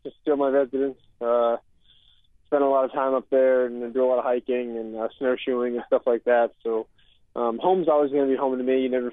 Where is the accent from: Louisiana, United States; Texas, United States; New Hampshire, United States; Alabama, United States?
New Hampshire, United States; I think that has a lot to do with how I grew up in New Hampshire playing baseball